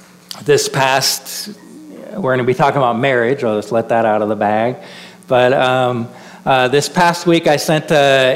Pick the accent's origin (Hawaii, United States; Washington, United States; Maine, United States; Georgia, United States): Washington, United States; And Becky's from Missouri, I'm from Washington State, so that's a miracle of itself that we both ended up there.